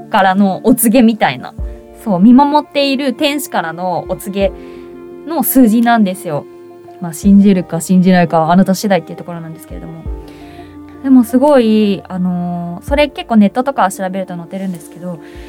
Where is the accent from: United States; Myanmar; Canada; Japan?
Japan; Saitama; 地元埼玉市での活動を増やす